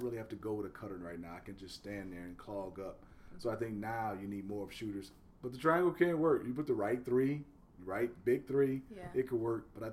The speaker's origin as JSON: {"language": "English", "town": "Detroit", "region": "Michigan", "country": "United States", "tie": "born or raised there", "said": "I think some of my old favorites, just my hometown of Detroit."}